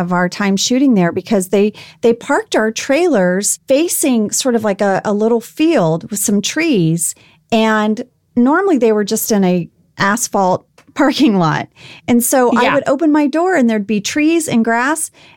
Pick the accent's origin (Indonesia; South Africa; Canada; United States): Indonesia; I did, but I grew up overseas. You know, I grew up in Indonesia.